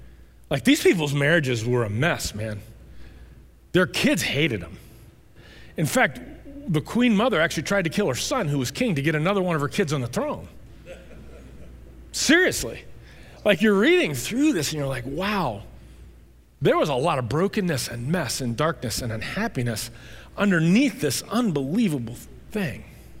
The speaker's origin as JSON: {"language": "English", "country": "United States", "said": "Because as an American, that's not something that's foreign to me. That's native to the American experience, isn't it?"}